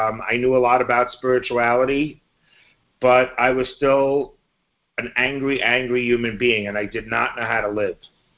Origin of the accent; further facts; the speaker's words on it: Montclair, New Jersey, United States; And I'm from Montclair, New Jersey. My home group is the Circle of Friends group in West Orange.